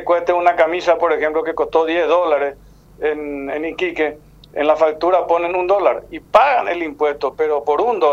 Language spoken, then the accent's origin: Spanish; Paraguay; nuestro anhelo como paraguayo.